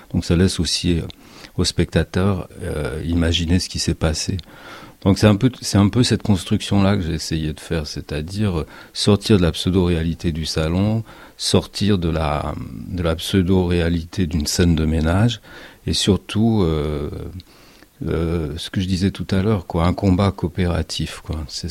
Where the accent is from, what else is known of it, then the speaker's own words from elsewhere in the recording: Saint-Étienne, Auvergne-Rhône-Alpes, France; now in Paris, France; Non, je suis stéphanois, au contraire.